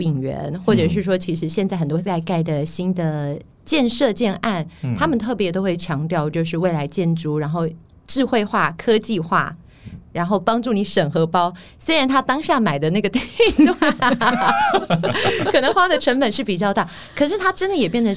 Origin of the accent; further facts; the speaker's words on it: Taiwan; 可是这就很对于我们台湾人理解